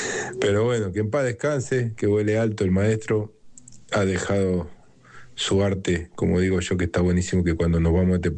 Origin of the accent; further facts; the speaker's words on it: La Plata, Buenos Aires Province, Argentina; Que lo escuchamos desde que tenemos uso de razón, porque somos de La Plata.